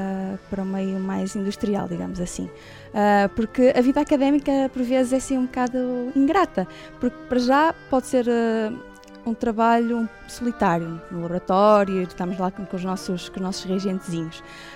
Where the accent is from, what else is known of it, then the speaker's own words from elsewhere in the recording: Arentim, Braga, Portugal; Nasci e fui criada em Arentim, não é? Portanto, apesar de já ter andado por meio mundo, voltei sempre a Arentim, voltei sempre às minhas raízes.